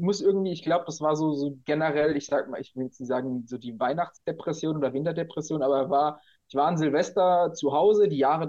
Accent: Rhineland-Palatinate, Germany; Ich komme ja aus der Pfalz

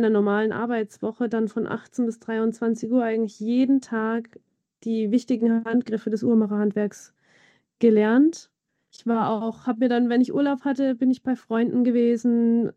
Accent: Coburg, Bavaria, Germany; dass die Reichweite weit über die Stadtgrenzen meiner Heimat Coburg hinausging

